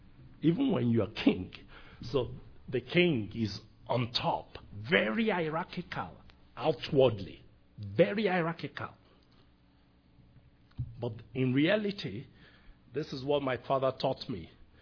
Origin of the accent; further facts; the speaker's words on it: Southwest, Nigeria; I come from Yoruba land.